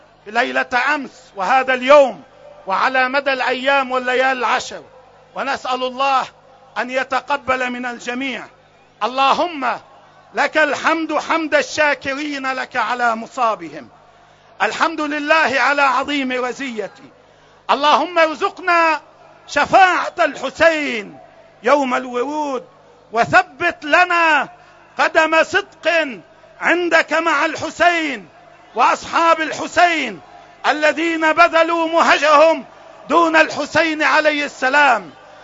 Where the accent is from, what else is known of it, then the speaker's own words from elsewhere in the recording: Lebanon; على وحدتنا الوطنية كلبنانيين وعيشنا المشترك ومصيرنا الواحد